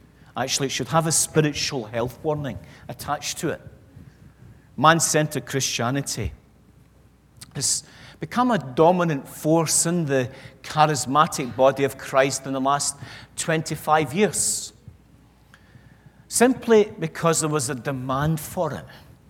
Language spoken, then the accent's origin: English; Scotland, United Kingdom; moving on as rapidly as a Scotsman can.